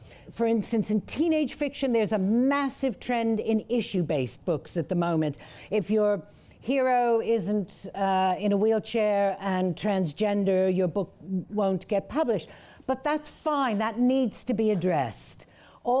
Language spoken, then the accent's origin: English; United States; I grew up in America. I'd never heard his name spoken until somebody said, oh, yes, there was this guy.